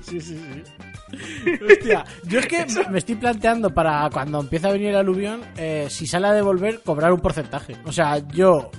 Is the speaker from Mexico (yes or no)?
no; Castilla-La Mancha, Spain; Nosotros como manchegos de pro